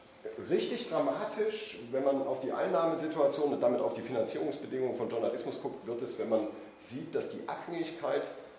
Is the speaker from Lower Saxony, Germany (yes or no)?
no; Thuringia, Germany; So viel Werbung sei mir als Thüringer gestattet.